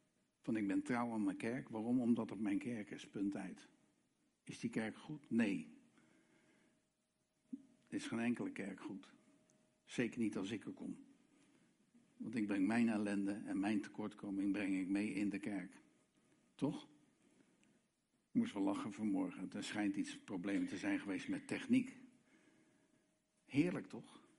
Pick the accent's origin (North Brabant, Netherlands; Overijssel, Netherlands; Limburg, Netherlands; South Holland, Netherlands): South Holland, Netherlands; Rotterdam; Ik ben gewoon een Rotterdamse, uit het Calvinisme getrokken, klei, bekeerde christen.